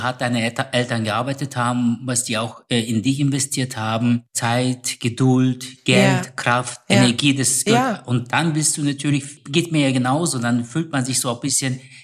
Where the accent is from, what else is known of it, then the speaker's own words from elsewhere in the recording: Tunceli, Tunceli Province, Turkey; Also ganz stolz sind sie zum Beispiel, wenn sie in Ostanatolien sind. Ich komme aus Tunceli.